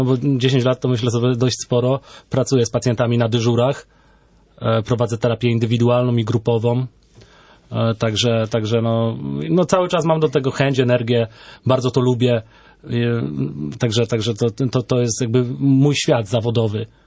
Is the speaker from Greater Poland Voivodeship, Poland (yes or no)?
no; Chęciny, Świętokrzyskie Voivodeship, Poland; sam pochodzę z Chęcin. Wychowałem się w tym miasteczku, także z sentymentem jakby pracuję w tym miejscu, patrząc właśnie codziennie na zamek